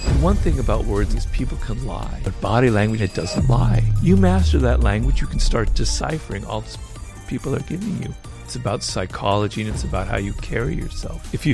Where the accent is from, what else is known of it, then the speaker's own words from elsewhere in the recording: Los Angeles, California, United States; Well, I grew up here in Los Angeles, not far from where we are, in a neighborhood called Baldwin Hills